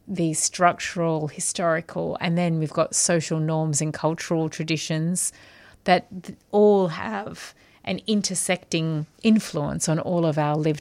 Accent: Australia; and I am Australian, although I live overseas

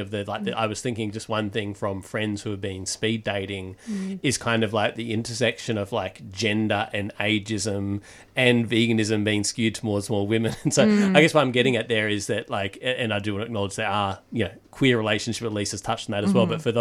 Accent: Perth, Western Australia, Australia; now in Melbourne, Australia; So I'm from Perth originally, which is, anyone knows, more socially conservative than Melbourne. I now play ice hockey in Melbourne

